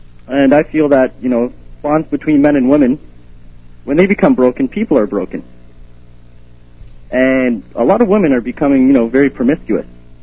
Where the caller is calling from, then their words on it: London, Ontario, Canada; London, Ontario.